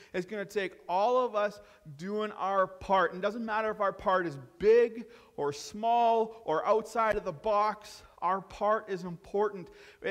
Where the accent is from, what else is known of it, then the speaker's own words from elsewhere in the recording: Saskatchewan, Canada; Of course, growing up in Saskatchewan, I bleed green